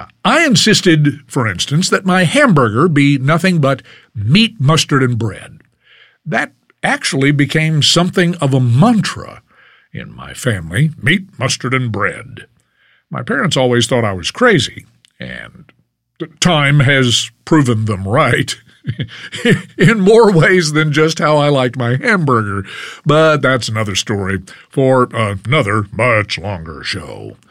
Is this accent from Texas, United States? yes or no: yes; Fort Worth, Texas, United States; It was on Berry Street, south side, my hometown of Fort Worth.